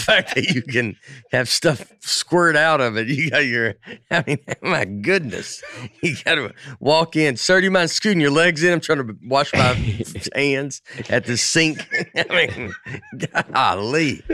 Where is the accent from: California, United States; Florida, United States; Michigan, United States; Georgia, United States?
Florida, United States; A house where I grew up in Florida had one.